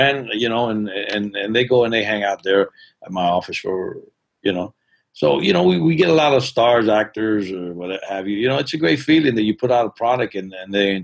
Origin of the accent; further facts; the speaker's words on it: Miami, Florida, United States; I grew up in Miami, and I'm a big Dolphin fan.